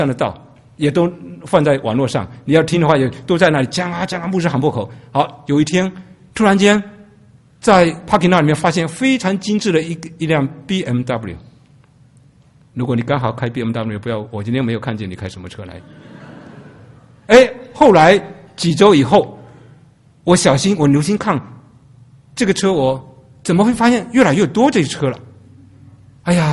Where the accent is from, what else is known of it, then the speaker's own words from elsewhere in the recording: Fujian, China; now in United States; 我们福建老乡那里，偷渡来美国的有些拿到绿卡的时候